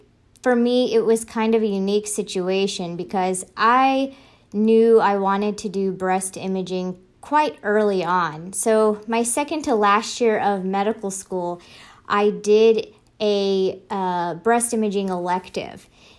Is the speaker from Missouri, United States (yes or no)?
yes; Chillicothe, Missouri, United States; So I actually grew up in rural Northwest Missouri. So I grew up in a small town called Chillicothe of about 8,000 people.